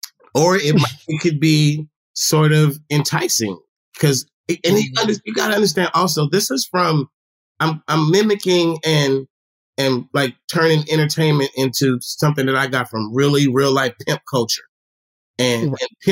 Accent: California, United States; Like, we're from the Bay.

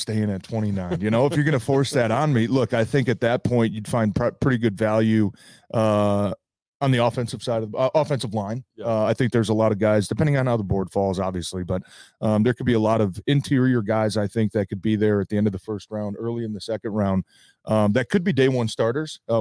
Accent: Detroit, Michigan, United States; because I think a lot of us, you know, older guys now growing up in Detroit always came with a bad rap, right?

